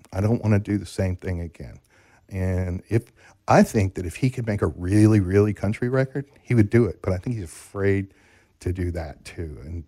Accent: Ohio, United States; I'm a guy from Ohio. That is all I am.

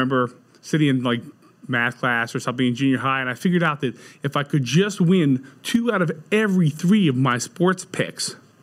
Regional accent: Pittsburgh, Pennsylvania, United States; So I grew up in suburban Pittsburgh.

